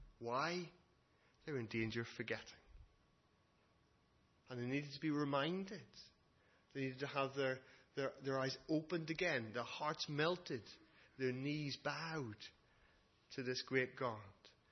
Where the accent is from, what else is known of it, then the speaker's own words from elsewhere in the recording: Northern Ireland, United Kingdom; I remember as a teenager growing up in Northern Ireland